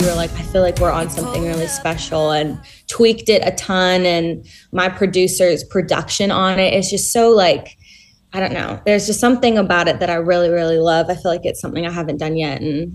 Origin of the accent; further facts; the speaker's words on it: British Columbia, Canada; I grew up in the West Coast of Canada.